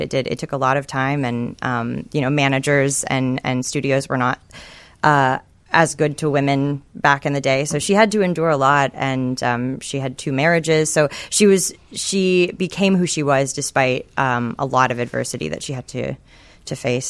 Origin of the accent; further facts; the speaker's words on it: Texas, United States; I was born and raised in Texas, and I grew up on